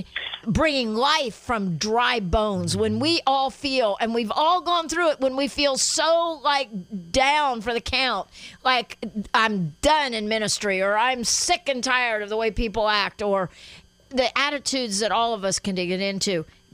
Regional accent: Guatemala; Being back in the Latin American country where I grew up in Guatemala

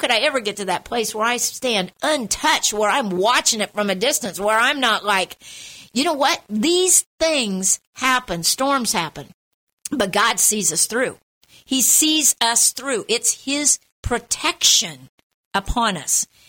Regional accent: Guatemala; I grew up in Guatemala as a missionary's kid, and we had spiders everywhere.

